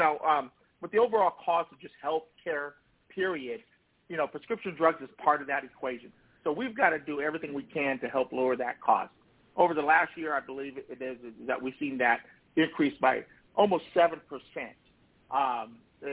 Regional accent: Stockton, California, United States; I grew up in the Central Valley. I'm born and raised in a city many of you probably know, Stockton, California.

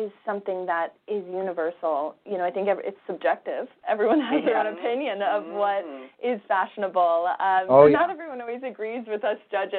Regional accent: Midwest, United States; You know, I grew up in the Midwest and did not think I would have anything to do with fashion, felt like it was a whole other world.

